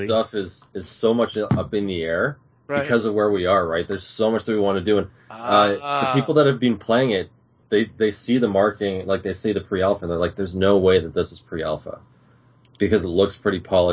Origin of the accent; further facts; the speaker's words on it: Canada; Because being Canadian